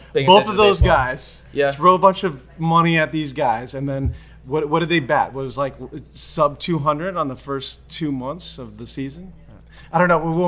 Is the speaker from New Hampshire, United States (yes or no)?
no; California, United States; also born or lived in Palo Alto; I grew up in the Bay Area.